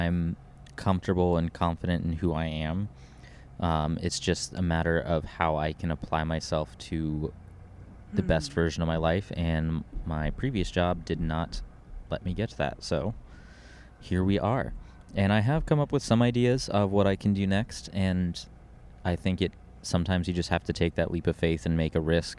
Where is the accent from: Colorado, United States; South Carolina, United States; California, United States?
Colorado, United States; I am out west from Colorado.